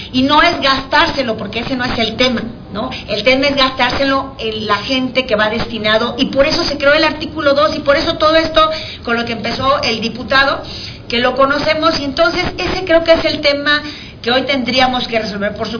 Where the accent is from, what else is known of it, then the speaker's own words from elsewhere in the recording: Querétaro, Mexico; Yo soy de Querétaro